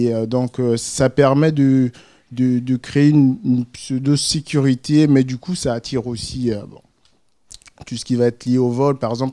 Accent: Brazzaville, Republic of the Congo; also born or lived in Luanda; moi, je viens du Congo-Brazzaville. J'ai vécu à Brazzaville et ensuite j'ai vécu à Luanda aussi.

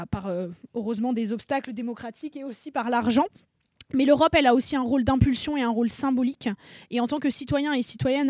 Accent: France; Nous, en tant que Français et Français, ça n'a rien changé à nos vies parce qu'il existait déjà.

